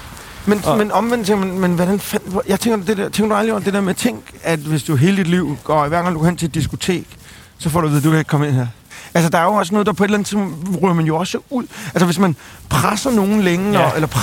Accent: Amager, Capital Region of Denmark, Denmark; Jeg er selv født og opvokset på Amager.

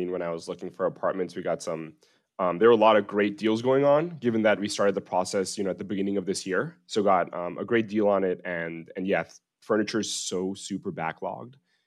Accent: New Jersey, United States; now in New York, United States; So born and raised in Jersey, I am currently 26.

